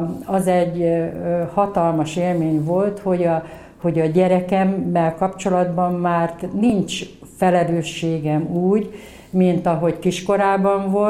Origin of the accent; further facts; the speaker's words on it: Kecskemét, Bács-Kiskun, Hungary; also born or lived in Orosháza; én Orosházán születtem, és Kecskemétre költöztek a szüleim, amikor 10 éves voltam, és tulajdonképpen Kecskeméten nőttem fel, egy nem vallásos családban. Ez a 60-as évek, 70-es évek